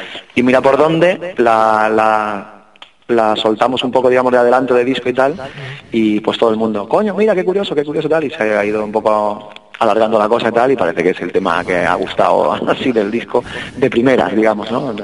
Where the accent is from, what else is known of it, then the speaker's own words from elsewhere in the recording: Madrid, Community of Madrid, Spain; En este caso, a nosotros que somos de Carabanchel